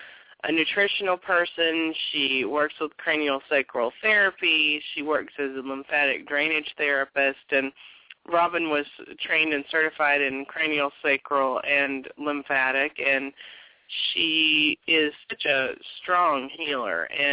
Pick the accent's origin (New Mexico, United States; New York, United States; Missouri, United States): Missouri, United States; St. Louis; who is all the way from St. Louis, which is right here in my hometown, too.